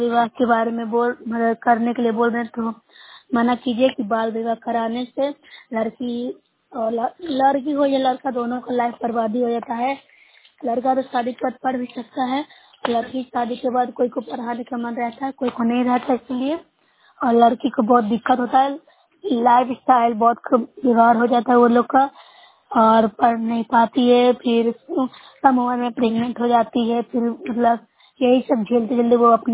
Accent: Bihar, India; मैं नोएडा प्रखंड से हूँ, जिला नालंदा से बोल रही हूँ, प्रखंड नोएडा।

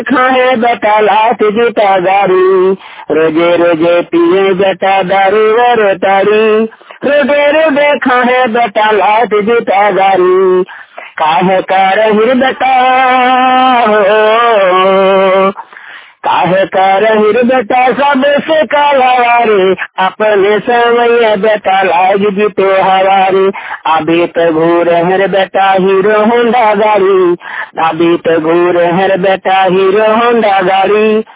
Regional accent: Dhanbad, Jharkhand, India; District Dhanbad Jharkhand का रहने वाला हूँ।

